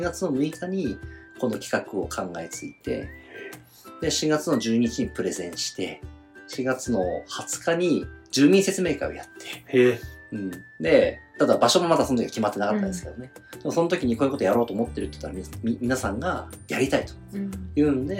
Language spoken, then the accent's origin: Japanese; Fukushima, Japan; まあ、福島県出身なんで